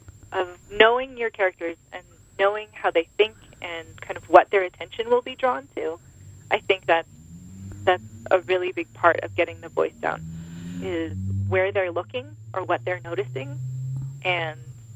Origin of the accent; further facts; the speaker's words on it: San Francisco, California, United States; Yeah, I grew up in San Francisco, so the Pacific Ocean was right down the street